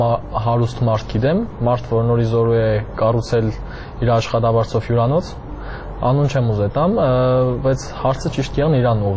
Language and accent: Armenian; Gyumri, Shirak, Armenia; ես Գյումրեցի եմ